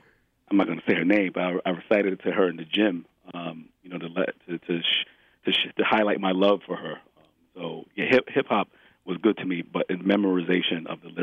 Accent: New York City, New York, United States; And so growing up in New York City, in Harlem at the time, like, I didn't know the word hip-hop, right?

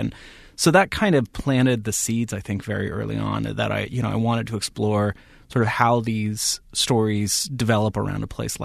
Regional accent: San Jose, California, United States; born or raised there

